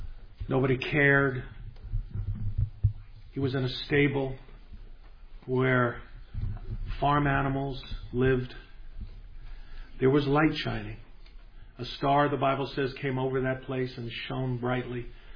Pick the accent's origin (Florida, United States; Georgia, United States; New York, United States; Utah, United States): New York, United States; Brooklyn; When I was a boy growing up in Brooklyn, it wasn't like these Jews, where there were great prejudices embedded deeply in my heart